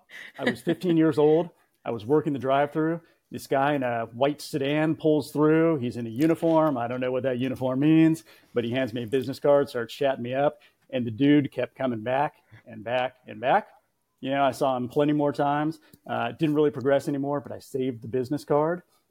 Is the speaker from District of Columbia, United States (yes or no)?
no; Concord, California, United States; where I am from originally, and that's Northern California. So I was born in Concord. I moved around quite a bit growing up.